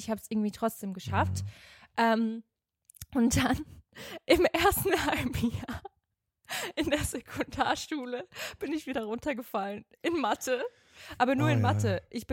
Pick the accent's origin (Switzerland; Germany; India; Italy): Switzerland; Ich bin ja in der Schweiz zur Schule gegangen.